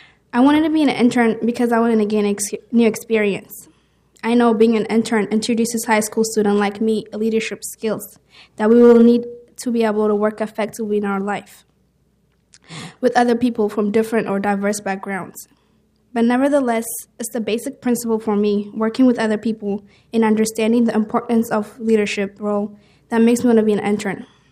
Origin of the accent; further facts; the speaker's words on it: Ethiopia; I'm going to be a senior at James Madison High School. I'm originally from Ethiopia.